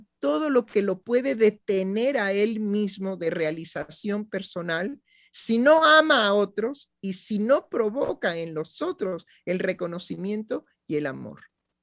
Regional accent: Mexico; Bueno, en fin, pero somos mexicanos.

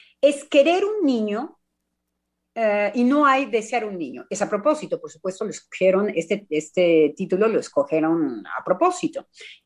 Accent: Mexico; ahora les digo por qué, como mexicana, para mí es terrible la fórmula.

